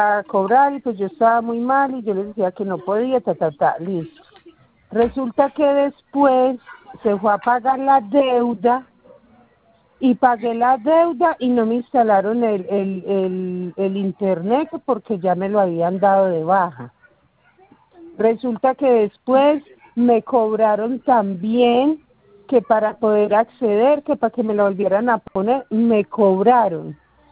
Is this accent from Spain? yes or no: no; Colombia; como yo soy de Colombia